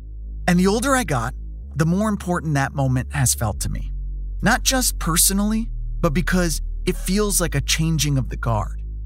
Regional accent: Miami, Florida, United States; In the life of a young Cuban-American kid growing up in Miami, there were basically two guys I could point to who were in movies or TV who felt like me.

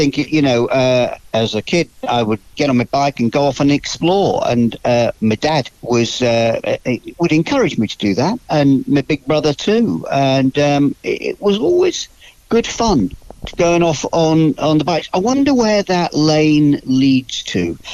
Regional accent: Marple, North West England, United Kingdom; born and brought up in Marple, on the outskirts of Greater Manchester, in the panhandle of Cheshire, as it were.

